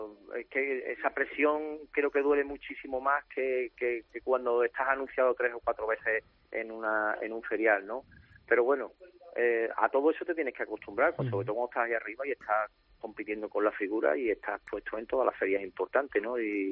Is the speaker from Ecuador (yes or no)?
no; Seville, Andalusia, Spain; Siempre lo he dicho y siempre lo diré, aun siendo sevillano, ¿no?